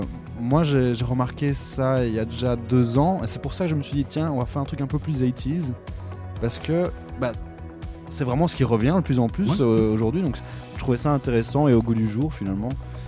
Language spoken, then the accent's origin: French; Brussels, Belgium; alors que moi je viens de Bruxelles.